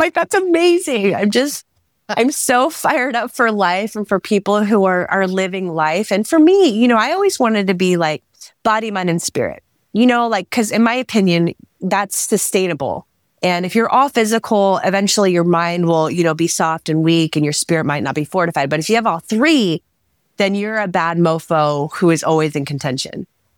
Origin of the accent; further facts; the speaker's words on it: California, United States; I grew up in the Bay Area.